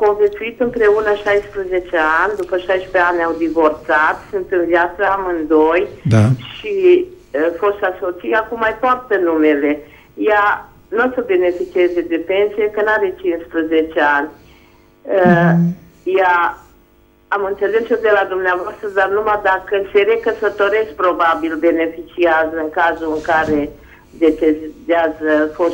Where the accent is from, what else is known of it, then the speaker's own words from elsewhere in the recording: Bihor County, Romania; din Bihor.